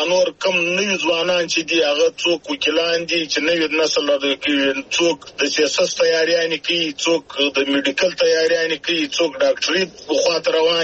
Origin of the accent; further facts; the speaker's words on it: Zhob, Balochistan, Pakistan; زه د ژوب یم د ژوب پلانکی زه یم